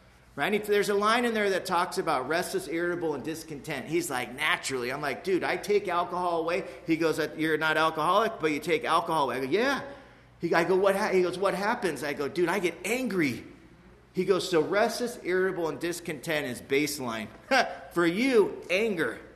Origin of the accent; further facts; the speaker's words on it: Mission Viejo, California, United States; now I grew up in Mission Viejo, California.